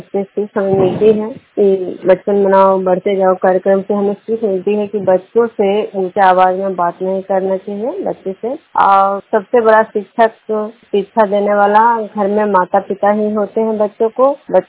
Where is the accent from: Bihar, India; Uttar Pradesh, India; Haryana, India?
Bihar, India; Vishnupur; मैं विष्णुपुर ग्राम खजरा पंचायत नालंदा जिला नालंदा प्रखंड के निवासी हूँ।